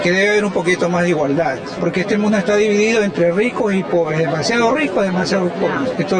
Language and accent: Spanish; Ecuador; now in Canada; Estamos felices de ser canadienses. Bueno, somos ecuatorianos canadienses.